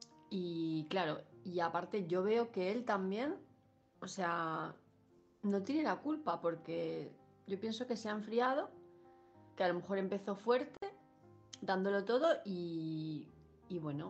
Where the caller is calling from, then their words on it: Palma, Balearic Islands, Spain; de Palma de Mallorca